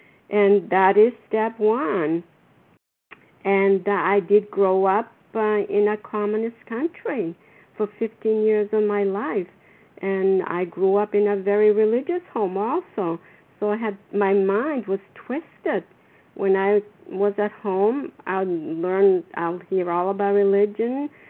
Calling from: Florida, United States; I'm calling from Florida right now.

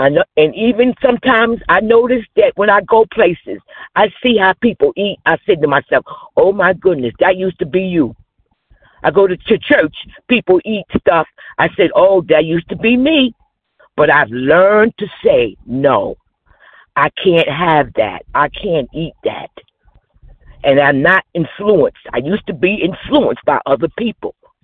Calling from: New Jersey, United States; New Jersey.

